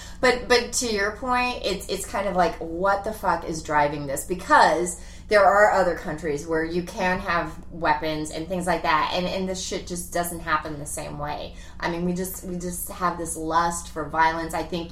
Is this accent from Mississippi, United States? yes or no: no; Colorado, United States; So I'm from Colorado, and Columbine hit us super fucking hard